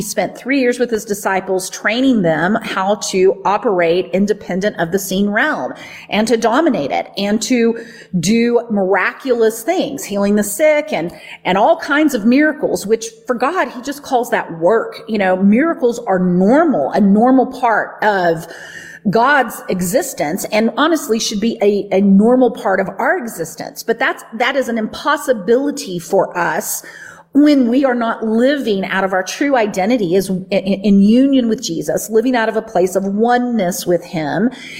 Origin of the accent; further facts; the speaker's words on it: Southern United States, United States; just that the teachings that I grew up with in the Bible Belt that taught me to fear you rather than to just live in union with you.